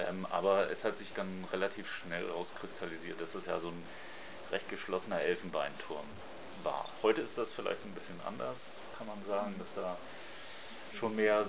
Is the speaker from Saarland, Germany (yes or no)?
no; Elmshorn, Schleswig-Holstein, Germany; ich bin in Elmshorn geboren und habe da die Nähe zur Nordsee mehr gehabt und zur Elbe. Und bin auch in der Gegend groß geworden